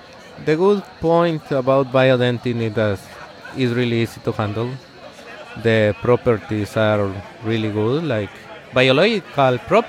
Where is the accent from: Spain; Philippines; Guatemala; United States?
Guatemala; the first office that I opened was in my hometown. It's a small town in Guatemala